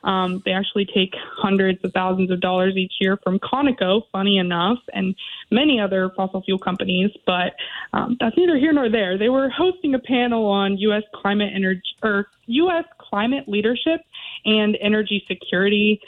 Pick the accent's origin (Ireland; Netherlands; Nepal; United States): United States; West Virginia; I'm from West Virginia, and to just see the ways that our state has changed